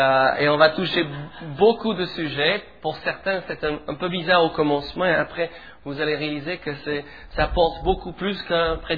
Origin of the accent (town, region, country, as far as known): England, United Kingdom; French is a second language